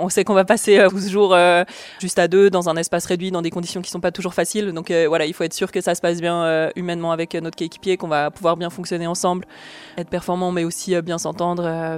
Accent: Geneva, Switzerland; J'ai grandi en Suisse, mes parents ils viennent de la campagne, mais quand ils sont installés à Genève

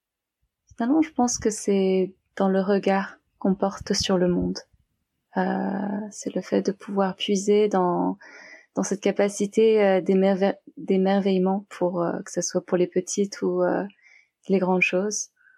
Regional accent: Paris, Île-de-France, France; Parce que j'ai vu à quel point cela m'avait manqué en grandissant à Paris.

